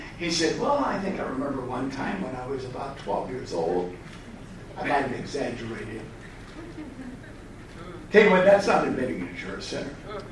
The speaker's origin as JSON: {"language": "English", "town": "Vassar", "region": "Michigan", "country": "United States", "said": "I'm from Vassar, Michigan. Talk about Podunk. Matter of fact, Millington, Michigan is about 7 miles away."}